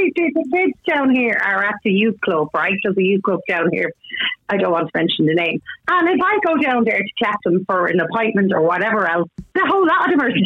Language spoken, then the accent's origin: English; Finglas, Leinster, Ireland; now in Mayo, Ireland; I'm from Finglas originally. I live in Mayo.